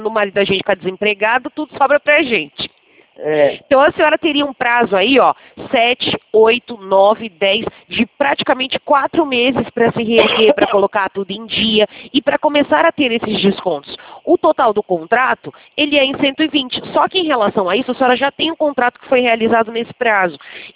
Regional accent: Americana, São Paulo, Brazil; Eu sou do interior de São Paulo, da cidade americana

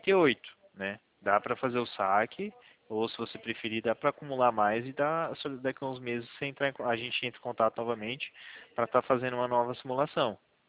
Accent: São Paulo, Brazil; a gente é do estado de São Paulo.

